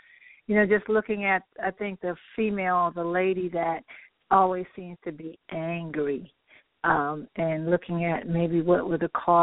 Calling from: Atlanta, Georgia, United States; and I am calling from Atlanta.

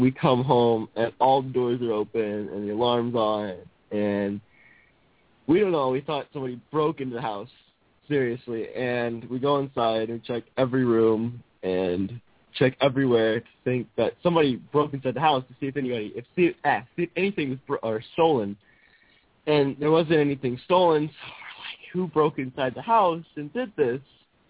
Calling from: California, United States; California.

